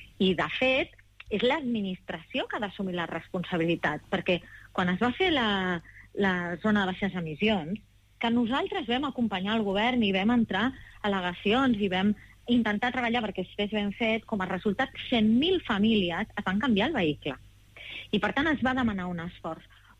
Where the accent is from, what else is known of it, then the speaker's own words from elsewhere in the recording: Barcelona, Catalonia, Spain; Els que som barcelonins, que vivim i treballem a Barcelona